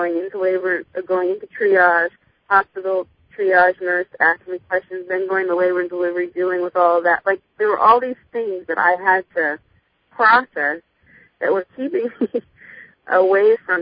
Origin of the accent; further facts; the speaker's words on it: Hawaii, United States; I'm from Hawaii originally, so I was home